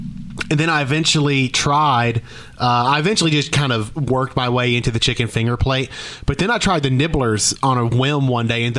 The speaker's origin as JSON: {"language": "English", "town": "Gulf Shores", "region": "Alabama", "country": "United States", "tie": "born or raised there", "said": "So I didn't grow up eating Zaxby's. I grew up in Gulf Shores"}